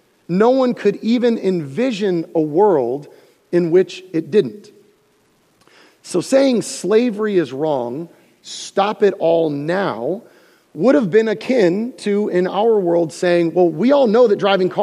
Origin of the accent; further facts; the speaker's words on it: Florida, United States; I'm from Florida. It's okay for me to say that.